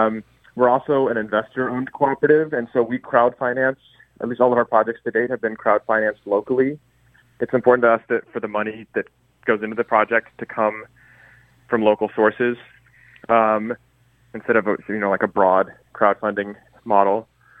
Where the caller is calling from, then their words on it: New York City, New York, United States; I'm calling from New York City right now.